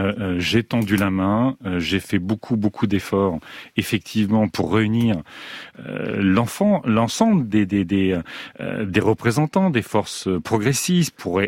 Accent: Hauts-de-France, France; born there; moi je suis né en Picardie

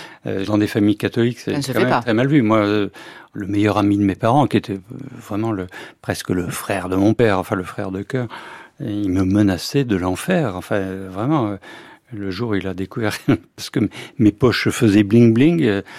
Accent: Centre-Val de Loire, France; à cause de tout ce que j'ai vécu à l'adolescence et après, et dans ma jeunesse, dans la Touraine

